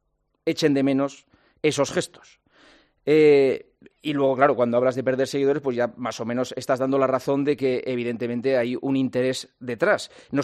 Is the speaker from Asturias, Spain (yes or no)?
yes; Asturias, Spain; Soy asturiano y soy español. Me siento asturiano y me siento español.